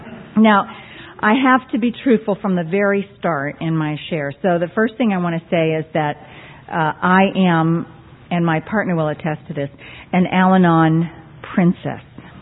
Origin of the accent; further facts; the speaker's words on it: Roseville, California, United States; Actually, I'm from Roseville.